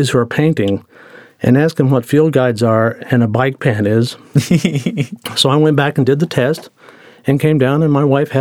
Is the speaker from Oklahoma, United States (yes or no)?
yes; Tulsa, Oklahoma, United States; And this is all local. This is growing up in Tulsa.